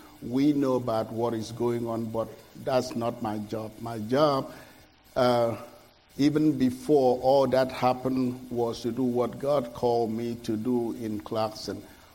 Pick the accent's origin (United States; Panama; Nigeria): Nigeria; English is a second language; moved away as an adult; Born and raised in Nigeria, came here in 1982. That's a long way, a long time ago, and I'm still speak like our people back yonder.